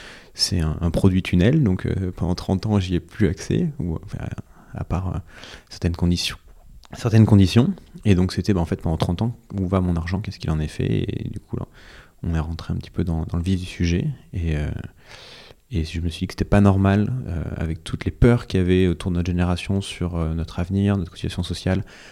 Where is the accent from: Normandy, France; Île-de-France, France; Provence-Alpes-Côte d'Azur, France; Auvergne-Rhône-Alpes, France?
Auvergne-Rhône-Alpes, France; Vichy; 30 ans, fondateur et directeur de Caravelle. Alors, je viens de Vichy, en Auvergne.